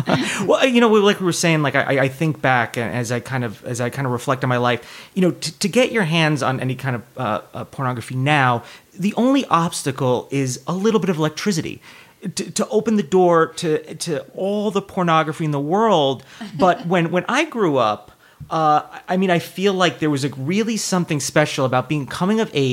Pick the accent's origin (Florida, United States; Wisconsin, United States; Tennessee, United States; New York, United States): New York, United States; also born or lived in New Jersey; And I grew up in New York, about an hour outside of New York City. So it's, relatively, it wasn't cosmopolitan, but it wasn't super suburban. It was like somewhere in the middle.